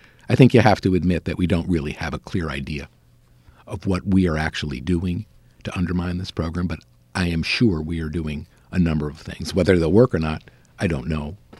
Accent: New Jersey, United States; I grew up in New Jersey.

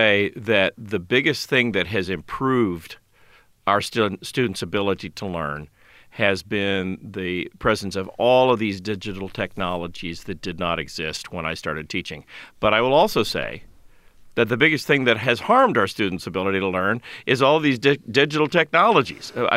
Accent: Lake Jackson, Texas, United States; Well, I grew up in Lake Jackson. You know where Lake Jackson

